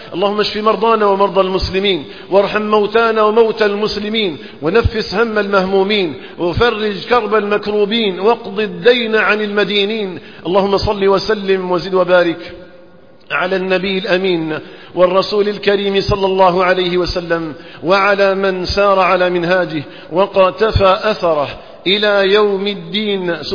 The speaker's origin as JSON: {"language": "Arabic", "country": "Algeria"}